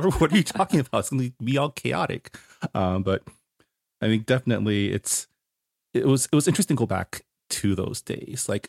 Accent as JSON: {"language": "English", "region": "California", "country": "United States", "tie": "born or raised there", "said": "I grew up in the San Gabriel Valley, so a different Asian enclave than North Potomac"}